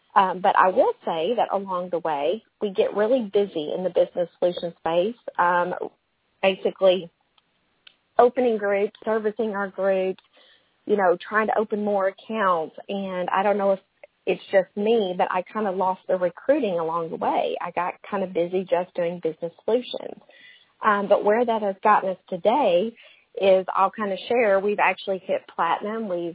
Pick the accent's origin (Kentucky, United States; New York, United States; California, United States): Kentucky, United States; we were living out in Texas where we had family but not as many resources since I'm from Kentucky.